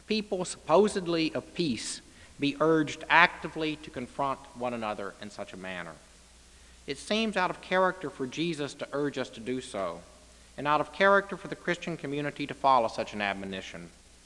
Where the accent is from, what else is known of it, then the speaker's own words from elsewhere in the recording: Texas, United States; And as you can imagine, a Methodist kid growing up in Texas, well, I always knew who ran the society, the Baptists did.